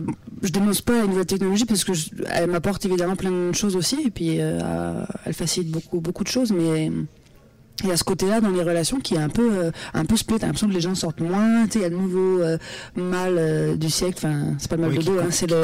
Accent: Nancy, Grand Est, France; Non, après, moi, je suis nancéenne.

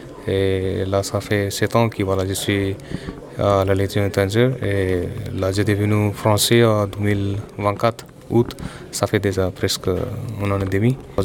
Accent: Nepal; now in France; En fait, voilà, je suis népalais. Mais là, maintenant, je suis français. Là, maintenant, mon famille, c'est Légion étrangère. On est naturalisé français.

